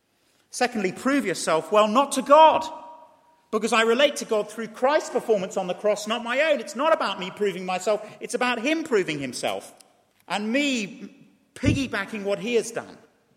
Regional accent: DR Congo; born or raised there; also born or lived in Chile / Uganda

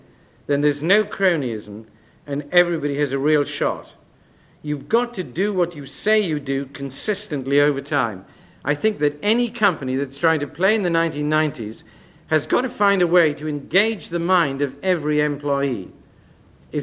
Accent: Wales, United Kingdom; I'm a Welshman as well, and I'm very human, and I just love a fight sometimes.

